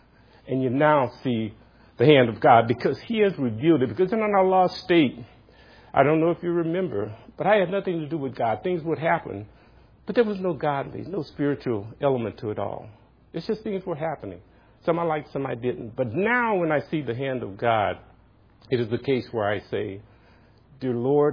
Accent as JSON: {"language": "English", "region": "Louisiana", "country": "United States", "tie": "born or raised there", "said": "I remember growing up in the South. I remember poverty. I remember the heat of Louisiana."}